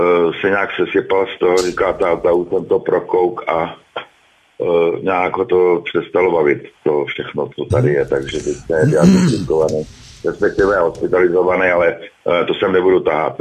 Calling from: Ústí nad Labem, Ústí nad Labem Region, Czechia; Já jsem z Ústí nad Labem

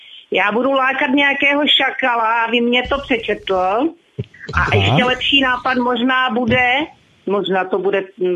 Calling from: Prague, Czechia

